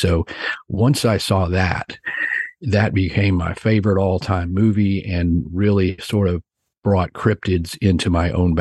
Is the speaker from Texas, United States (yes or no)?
yes; Fort Worth, Texas, United States; I was born in Fort Worth, Texas, and I've lived in Dallas, Fort Worth, Texas all my life.